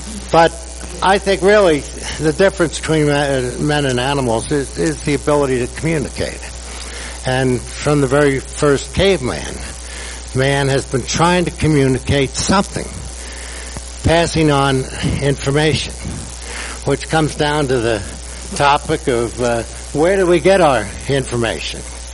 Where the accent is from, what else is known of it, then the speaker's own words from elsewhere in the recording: Brooklyn, New York, United States; born there; I was born in Brooklyn. I don't want to die for Brooklyn, you know.